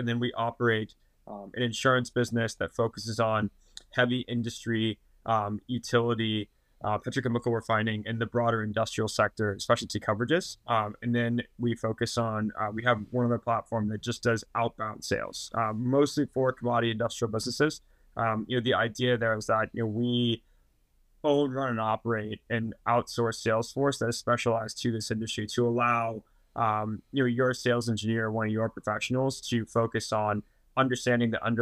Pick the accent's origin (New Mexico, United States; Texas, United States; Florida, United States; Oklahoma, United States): Oklahoma, United States; when you're a kid growing up in Oklahoma and don't have soccer or football practice